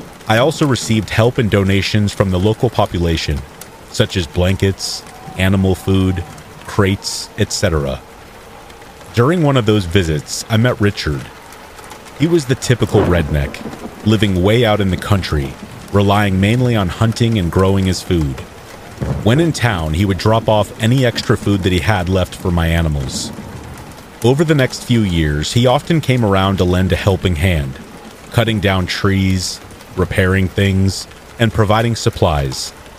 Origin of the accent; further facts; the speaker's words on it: Germany; English is a second language; moved away as an adult; now in Texas, United States; I moved from Germany to a small town in Texas with a population of 17,000.